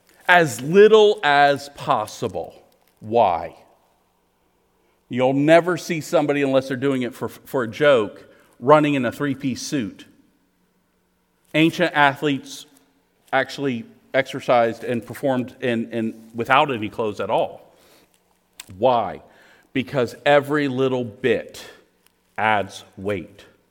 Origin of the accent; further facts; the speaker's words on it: Maryland, United States; Growing up in Maryland, I mean, I wasn't exposed to banana pudding and barbecue.